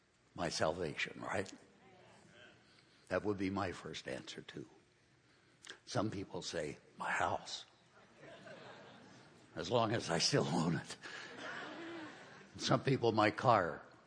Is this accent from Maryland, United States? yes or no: yes; Baltimore, Maryland, United States; I'm from Baltimore, right up the bay. I'm a Baltimorean.